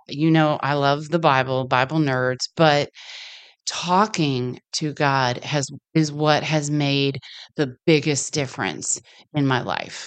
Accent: Florida, United States; I grew up in Florida where there was a lot of partying.

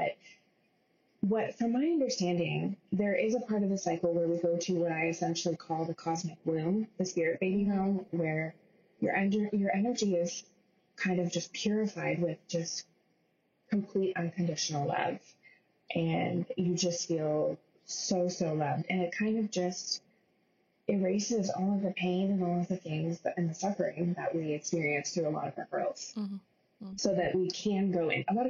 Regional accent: California, United States; now in Massachusetts, United States; It was just us in Massachusetts. We're both from California

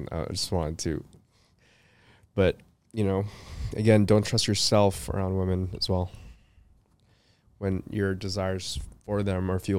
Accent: Philippines; Proud of being Filipino, man. Very close to, we're very close to God.

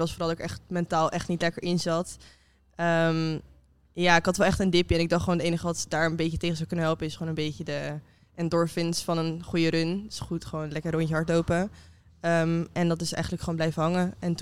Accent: Alkmaar, North Holland, Netherlands; born there; now in The Hague, Netherlands; ik ben 22 jaar. Ik ben geboren in Alkmaar, maar ik woon in Den Haag.

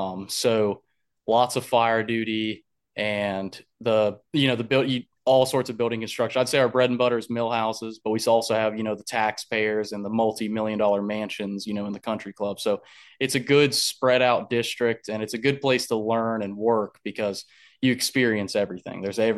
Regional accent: Florida, United States; also born or lived in Concord, North Carolina; Well, I was born in Concord, moved to Florida with my parents, but when I was a baby, and I had grandparents still living up here. And so they took me back in when I was about 16

